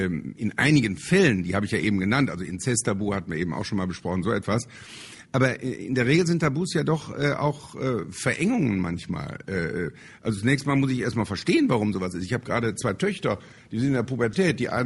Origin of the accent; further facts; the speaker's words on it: Rhineland, Germany; Dass ich heute hier als Rheinländer in Berlin sitze, ja, das ist unglaublich, ja.